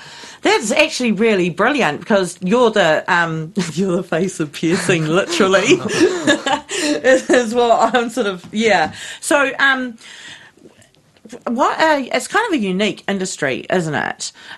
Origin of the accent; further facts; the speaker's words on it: Masterton, Wellington, New Zealand; But growing up in Masterton, we were just talking about how much it's changed.